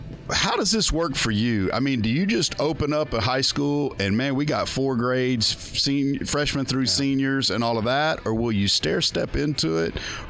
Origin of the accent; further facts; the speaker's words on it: Richmond, Texas, United States; I'm just going back to my hometown where I grew up in Richmond, Texas. They now have eight high schools and only have one stadium.